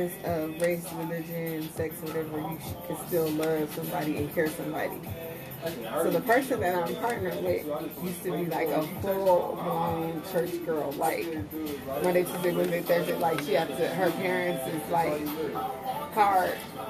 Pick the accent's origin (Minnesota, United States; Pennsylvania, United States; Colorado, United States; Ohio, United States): Colorado, United States; Denver; now in Las Vegas, United States; She came from India and I came from Denver. And we both work in Las Vegas.